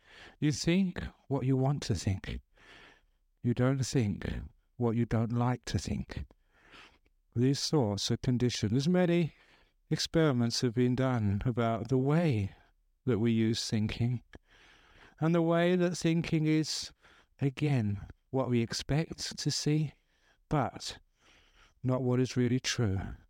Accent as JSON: {"language": "English", "region": "London", "country": "United Kingdom", "tie": "born or raised there", "said": "my old places where I grew up in West London"}